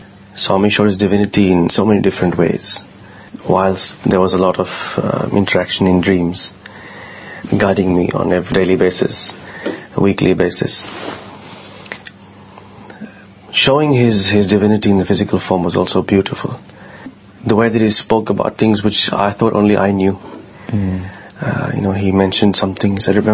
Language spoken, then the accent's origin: English; Fiji; In my home country, Fiji Islands, there are thousands of devotees who never visit a Sai center